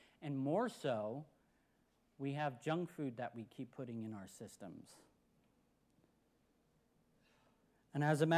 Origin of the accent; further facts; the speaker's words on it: California, United States; we're from California, so it's nice to be allowed to be outside finally.